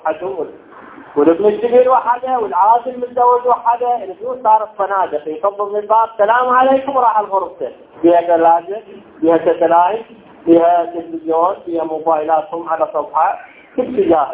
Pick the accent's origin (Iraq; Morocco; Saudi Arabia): Iraq; ينفتح عندنا في العراق 40 قمر